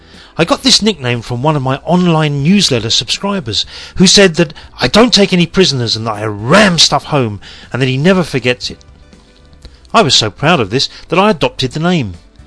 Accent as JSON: {"language": "English", "region": "London", "country": "United Kingdom", "lives_now": "Beijing, China", "said": "I'm from London, England, in case you haven't worked it out. And I'm currently living in Beijing, China"}